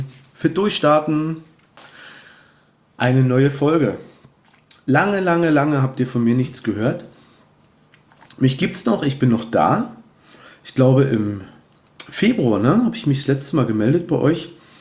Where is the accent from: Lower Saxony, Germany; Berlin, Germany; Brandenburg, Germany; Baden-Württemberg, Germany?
Brandenburg, Germany; Cottbus; now in Peitz, Germany; also ich wohne ja in Peitz, Tonow, bei uns in Cottbus, wo ich arbeite und wo meine Heimatstadt ist